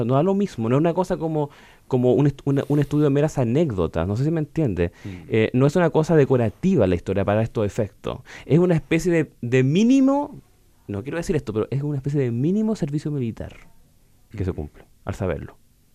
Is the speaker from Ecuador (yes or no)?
no; Chile; Y tenemos una serie de personajes, de procesos asociados a nuestro carácter desde chileno. Somos también latinoamericanos, sudamericanos, pertenecemos a una región, pertenecemos además a la región del Pacífico